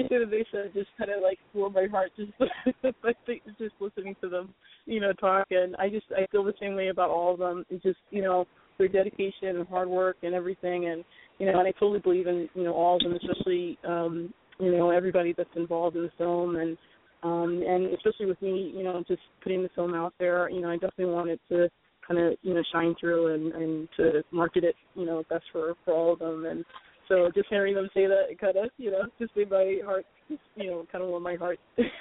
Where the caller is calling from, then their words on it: New Jersey, United States; I'm actually in New Jersey at the moment.